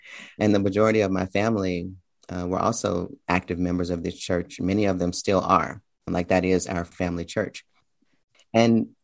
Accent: Memphis, Tennessee, United States; Sure. Yeah, I spent the first several years in a neighborhood in Memphis called Orange Mound, which is the neighborhood with the highest concentration

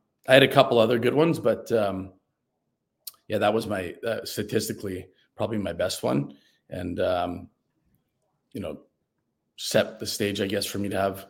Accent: Mississauga, Ontario, Canada; But it was in Buffalo, and I grew up in Mississauga. And so I had like 60 people at that game, you know.

